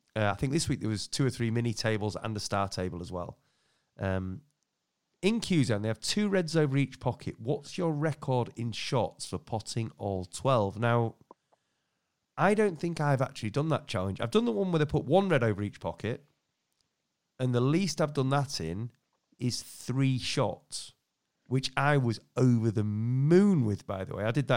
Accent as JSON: {"language": "English", "town": "York", "region": "Yorkshire and the Humber", "country": "United Kingdom", "said": "Okay, because I'm from York, of course."}